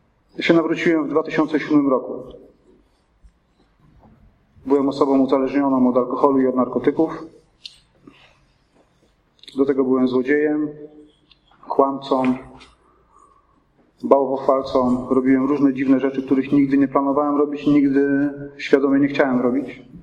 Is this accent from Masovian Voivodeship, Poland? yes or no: yes; Warsaw, Masovian Voivodeship, Poland; Pochodzę z Warszawy, a w 2000 roku przyjechałem do Węgorzewa